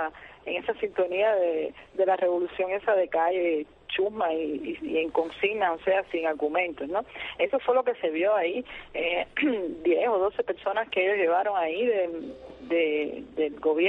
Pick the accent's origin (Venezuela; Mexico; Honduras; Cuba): Cuba; somos cubanos